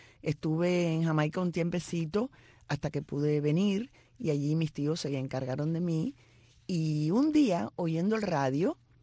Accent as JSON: {"language": "Spanish", "region": "Havana", "country": "Cuba", "tie": "born or raised there", "said": "Sí, nací en La Habana. Nací en plena Habana. Después nos mudamos para La Víbora cuando yo tenía como 7 años. No, miento. Me mudé para La Víbora como a los 12 años. Yo viví 2 veces en La Habana."}